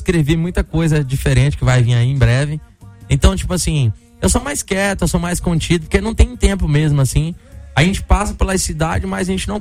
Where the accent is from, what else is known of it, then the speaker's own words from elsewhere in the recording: Pedro Afonso, Tocantins, Brazil; eu sou tocantinense, eu nasci no interior do Tocantins, eu sou de uma cidade chamada Pedro Afonso Tocantins.